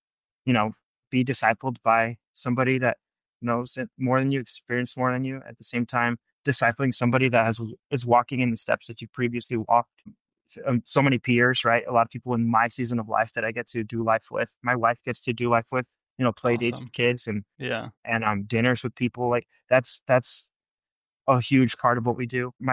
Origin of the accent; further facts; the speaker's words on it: Whittier, California, United States; I'm originally from there, but like I'm never like in the area that I grew up in. So because I grew up in Whittier.